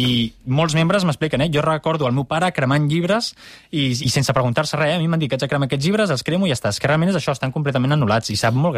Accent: Andorra; Clar, com soc d'Andorra.

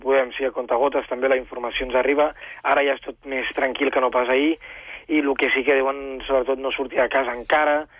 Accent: Figueres, Catalonia, Spain; now in Paris, France; Bé, soc de Cadaqués, perdó.

